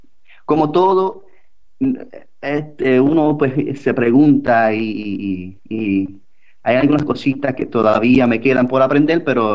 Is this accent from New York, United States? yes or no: no; Tampa, Florida, United States; Yo soy de Tampa, él es de Orlando.